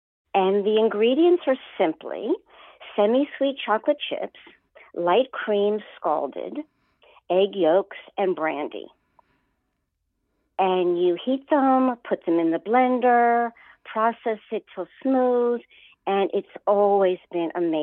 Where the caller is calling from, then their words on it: Philadelphia, Pennsylvania, United States; also born or lived in Australia; from Philadelphia.